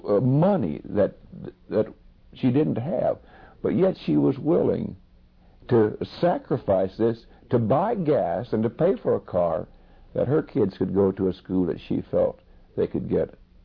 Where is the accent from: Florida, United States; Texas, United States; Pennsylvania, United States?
Texas, United States; now in California, United States; So we came to California from Texas, but yet for the next several years, our environment was still people from the South and so forth.